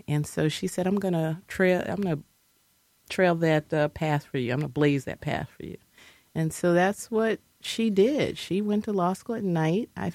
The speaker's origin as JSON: {"language": "English", "town": "Philadelphia", "region": "Pennsylvania", "country": "United States", "tie": "born or raised there", "said": "So I hail from Philadelphia, 6th and Brown. It used to be North Philadelphia, and now it's been gentrified."}